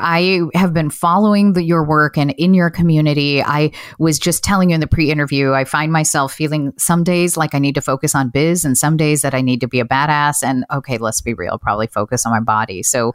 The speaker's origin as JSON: {"language": "English", "country": "United States", "tie": "born or raised there", "second_language": "English", "said": "I'm a daughter of immigrants and English is my second language. And growing up here in the United States"}